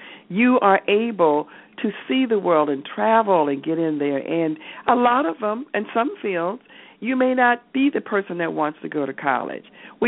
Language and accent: English; Rantoul, Illinois, United States; Now, I'm from Rantoul, which was Chinook Air Force Base